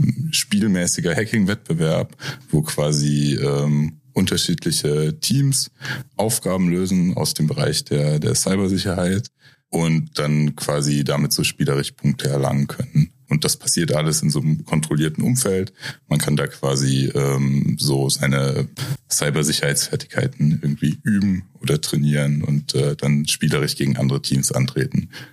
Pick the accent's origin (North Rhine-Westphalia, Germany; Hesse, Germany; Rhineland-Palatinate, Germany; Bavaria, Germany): Rhineland-Palatinate, Germany; Trier; ich komme aus Trier und habe damals Mathematik in Trier studiert